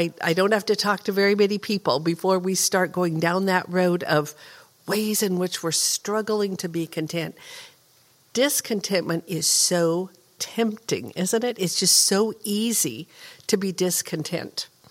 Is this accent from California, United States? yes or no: no; Oregon, United States; It's helpful that I'm from Oregon, so I'm used to rain, and rain doesn't really bother me.